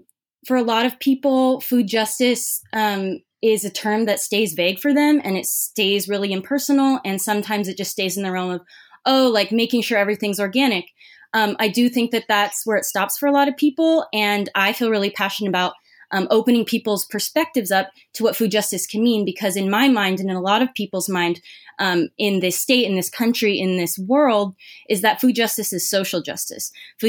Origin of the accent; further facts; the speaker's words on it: Irvine, California, United States; now in Los Angeles, United States; You know, I grew up in Orange County in Irvine. I went up to school at UC Santa Cruz